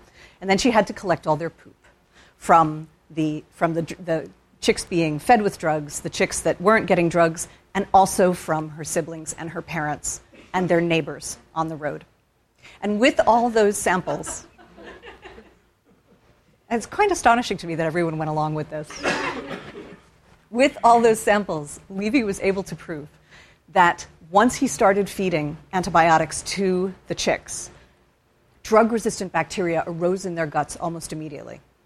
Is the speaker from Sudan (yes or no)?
no; England, United Kingdom; now in United States; I grew up in England, and in the 50s, 60s, I assume 70s, when I was a kid in the 70s